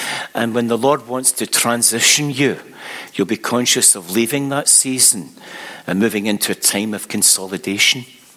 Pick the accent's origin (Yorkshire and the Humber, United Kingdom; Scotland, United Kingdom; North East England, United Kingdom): Scotland, United Kingdom; I'm a Scotsman, which means I was born insecure and with low self-esteem.